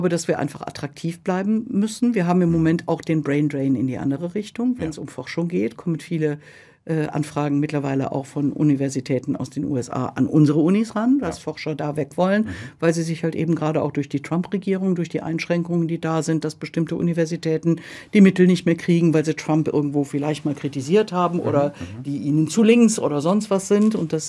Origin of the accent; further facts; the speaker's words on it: Aachen, North Rhine-Westphalia, Germany; Jupiter bei mir aus meiner Region, ich komme aus Aachen, das heißt, der Jupiter in Jülich ist direkt um die Ecke.